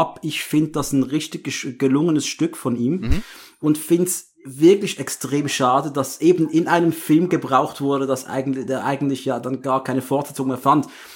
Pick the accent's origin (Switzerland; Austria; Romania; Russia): Switzerland; Muttenz, Basel-Landschaft; war unterwegs in meiner Heimatstadt Muttenz.